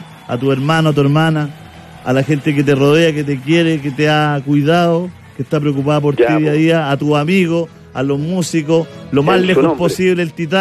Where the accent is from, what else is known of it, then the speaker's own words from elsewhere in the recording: Concepción, Biobío, Chile; si es porque somos de Conce, porque en Conce sí, ya en mayo dice, oye, se nos viene septiembre